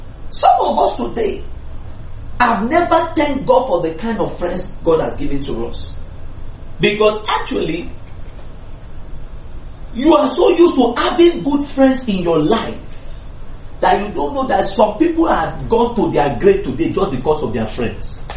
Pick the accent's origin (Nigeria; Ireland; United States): Nigeria; Bariga, Lagos; I remember that I grew up in Ilaje Bariga.